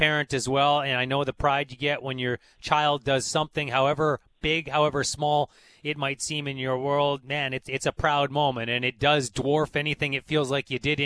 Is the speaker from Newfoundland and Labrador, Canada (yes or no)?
no; Kamloops, British Columbia, Canada; where I grew up in Kamloops